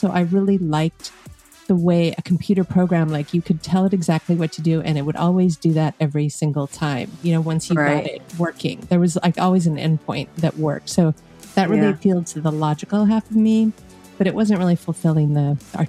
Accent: California, United States; now in Los Angeles, United States; Born and raised in California, and more Northern California where I grew up, and I moved to Los Angeles to go to UCLA. Never left.

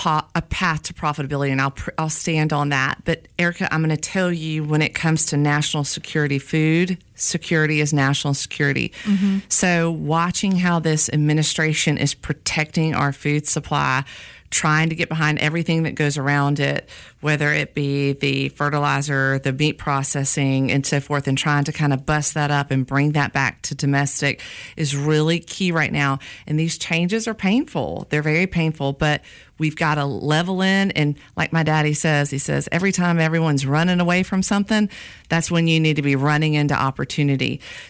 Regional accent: Alberta, Canada; So when I grew up in Alberta

